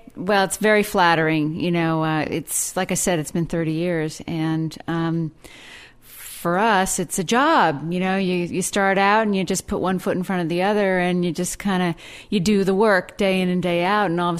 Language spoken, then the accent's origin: English; New Jersey, United States; And so I grew up in New Jersey, and I thought, well, if I want to get into the cheese business, sort of fast forward to finding my way to Vermont